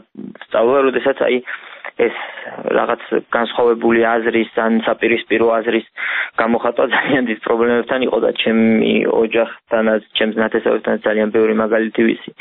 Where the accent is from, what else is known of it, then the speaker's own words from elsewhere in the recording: Rustavi, Kvemo Kartli, Georgia; მე რუსთავოზე გავიზარდე, რუსთავოზე ვცხოვრობ